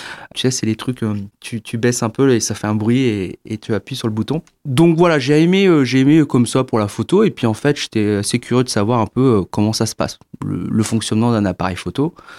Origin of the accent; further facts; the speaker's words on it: Beauvais, Hauts-de-France, France; je suis originaire de l'Oise, donc à Beauvais, donc connu pour son aéroport Ryanair quand on n'habite pas très loin de Paris. Et puis, ça fait 4 ans que j'habite en Bretagne.